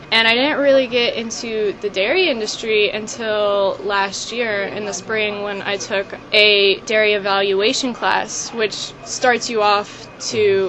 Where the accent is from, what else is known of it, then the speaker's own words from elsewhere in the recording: Marietta, Georgia, United States; I am from Marietta, Georgia. I am a third year at the University of Georgia.